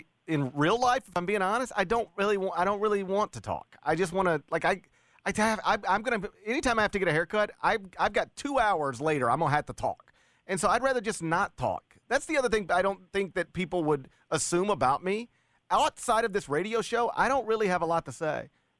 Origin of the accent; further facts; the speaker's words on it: Memphis, Tennessee, United States; I'm in from Memphis. That's my home.